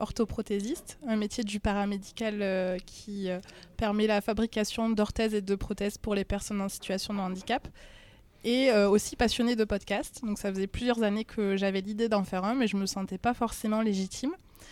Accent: Toulouse, Occitanie, France; je suis toulousaine

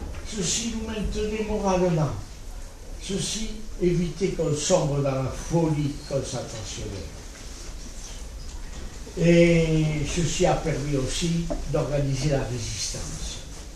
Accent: France; En tant que Français, dans l'autre défense

